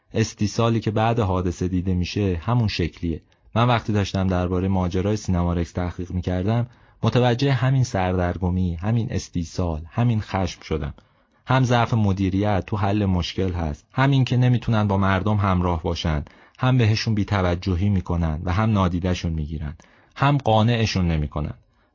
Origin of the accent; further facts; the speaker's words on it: Abadan, Khuzestan, Iran; اینو به عنوان یه آبادانی بهتون نمیگم،